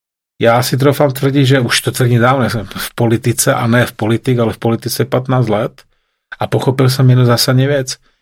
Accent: Slovakia; Já jsem ze Slovenska

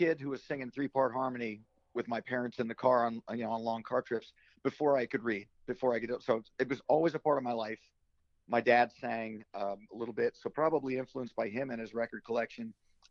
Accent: New Jersey, United States; also born or lived in Bronx; Okay, I was born in the Bronx, and when my parents wanted to move us kids out for the quote-unquote better life, I was moved to the New Jersey suburbs.

